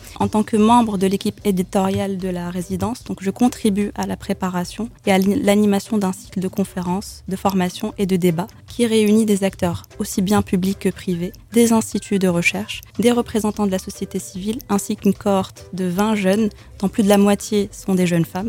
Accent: Casablanca, Casablanca-Settat, Morocco; born there; moved away as an adult; Alors oui, je suis née à Casablanca au Maroc.

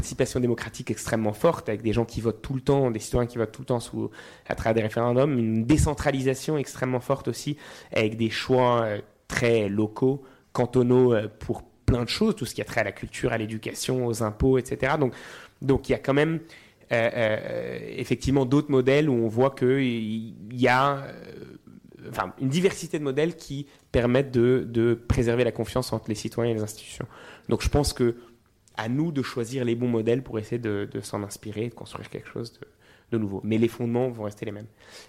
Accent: Geneva, Switzerland; now in France; Moi, j'ai grandi en Suisse avant d'aller en France. Je suis genevois.

